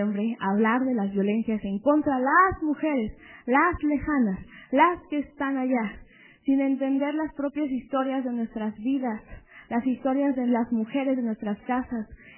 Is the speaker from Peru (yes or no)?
no; Mexico; una forma de hacer política nosotros mismos, como mexicanos